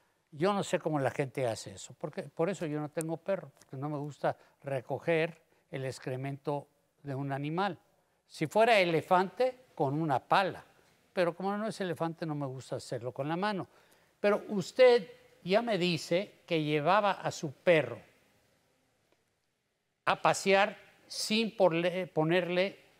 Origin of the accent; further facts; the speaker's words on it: Mexico; aunque soy mexicano, los chihuahuas para mí son muy agresivos